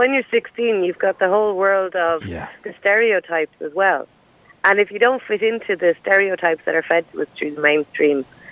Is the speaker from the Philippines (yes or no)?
no; Dublin, Leinster, Ireland; I'm from Dublin